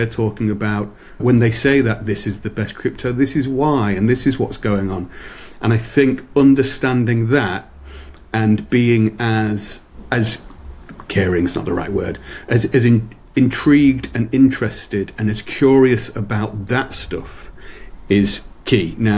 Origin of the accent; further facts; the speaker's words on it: England, United Kingdom; that's because I'm English